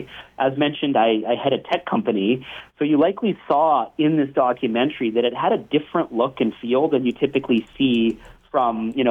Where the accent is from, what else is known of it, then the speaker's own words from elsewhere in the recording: Canada; accent: Canadian; I'm Canadian, as you can likely tell in my accent.